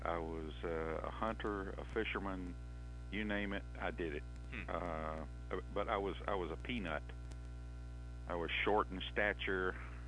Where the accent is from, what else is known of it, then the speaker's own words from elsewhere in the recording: Ozark, Alabama, United States; I grew up in Ozark.